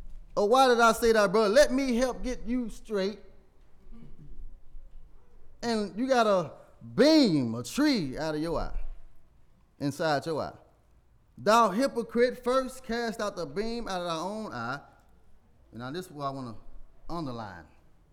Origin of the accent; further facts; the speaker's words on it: Memphis, Tennessee, United States; If you didn't know, I'm from Memphis, Tennessee, so I'm kind of country.